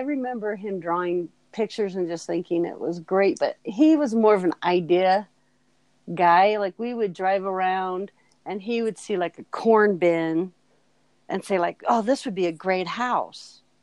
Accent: Iowa, United States; I'm from the Midwest actually. That's in Iowa, farm country. I grew up painting and drawing and doing all that.

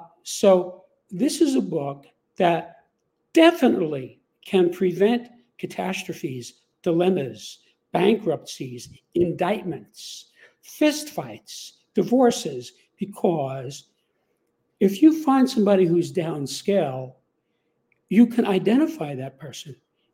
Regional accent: New York, United States; I knew him long before he ran for president in New York. I came from New York.

